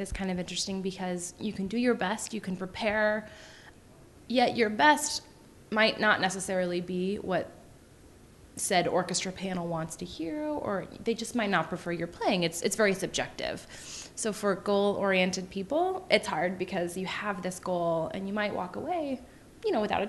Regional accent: Oregon, United States; I'm also from Oregon, so I love to be outside.

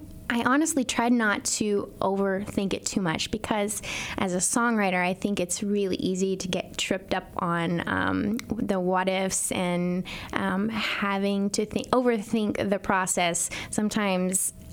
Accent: Alma, Arkansas, United States; my hometown, Alma, Arkansas, the spinach capital of the world.

